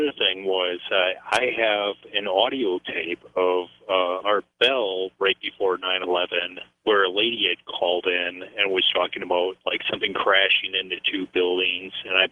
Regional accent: Elkhorn, United States; believe it or not, I grew up near the Blair Road East in Elkhorn.

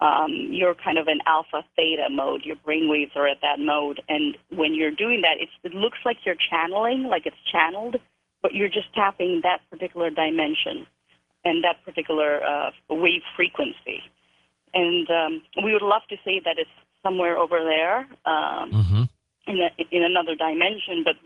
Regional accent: India; in the Indian culture, I am Indian. In our culture

